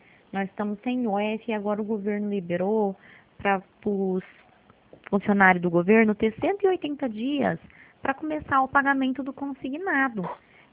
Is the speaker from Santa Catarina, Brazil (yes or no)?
no; Teodoro Sampaio, São Paulo, Brazil; Eu sou aqui de Teodoro Sampaio, do estado de São Paulo.